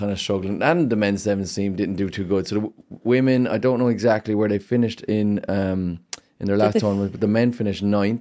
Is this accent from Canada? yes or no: no; Ireland; we are proud of them, and we're Irish.